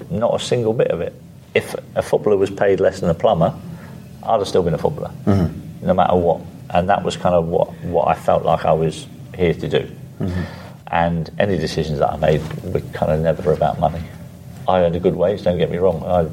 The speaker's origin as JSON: {"language": "English", "country": "Guernsey", "tie": "born or raised there", "said": "growing up in Guernsey. I grew up on a council estate in Guernsey."}